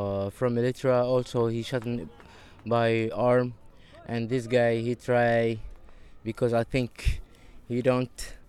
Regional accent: South Sudan; English is a second language; moved away as an adult; now in France; I'm from South Sudan. I arrived to Europe from Germany to France and Paris.

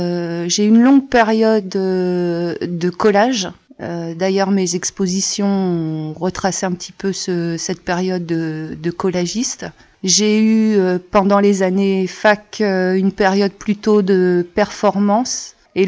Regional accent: France; je suis originaire du CRU. Je suis originaire des Trois-Villes-Sœurs.

